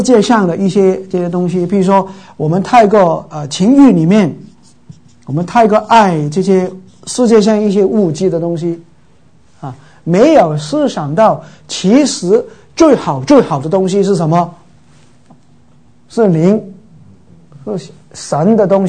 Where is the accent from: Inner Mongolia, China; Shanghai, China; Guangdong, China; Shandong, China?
Guangdong, China; accent: Cantonese; 我们广东话说一直找